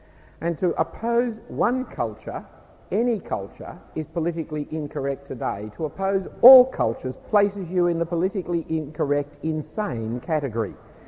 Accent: Australia; The Australian culture is profoundly evil. And yet I'm an Australian.

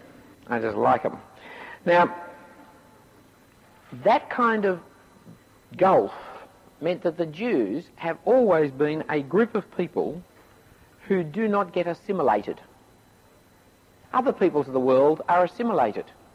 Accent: Sydney, New South Wales, Australia; I grew up in the Jewish part of Sydney. Went to Bellevue Hill School. And Most of my friends were Jewish

